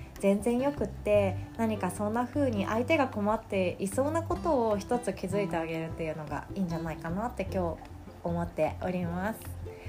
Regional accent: Kagawa, Japan; 私の実家は香川県なんですけども、普通の戸建てで

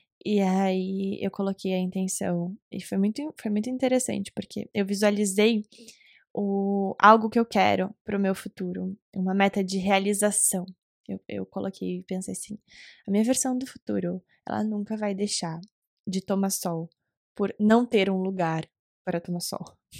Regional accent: Recife, Pernambuco, Brazil; born there; eu não sei se é meu sangue de litoral, de quem nasceu no litoral. Eu nasci em Recife, Pernambuco

